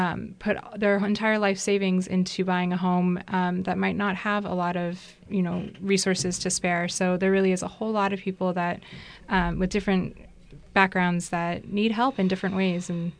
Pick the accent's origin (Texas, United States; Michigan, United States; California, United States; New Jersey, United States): California, United States; Santa Barbara; I grew up here in Santa Barbara